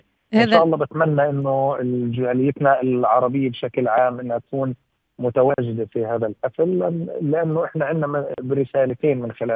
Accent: Gaza, Gaza Strip, Palestine; أنا ابن فلسطين وابن غزة

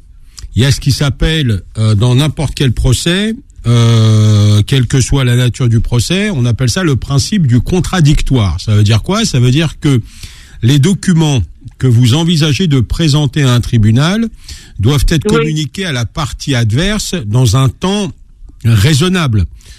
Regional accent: Ghazaouet, Tlemcen Province, Algeria; je suis de Razaouet, donc c'est pas loin de la frontière marocaine

